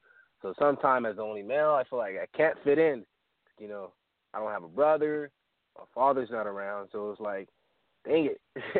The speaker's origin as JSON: {"language": "English", "town": "Miami", "region": "Florida", "country": "United States", "tie": "born or raised there", "lives_now": "Lakeland, United States", "said": "Was born and raised in Miami. Now I'm down here in Lakeland, Florida."}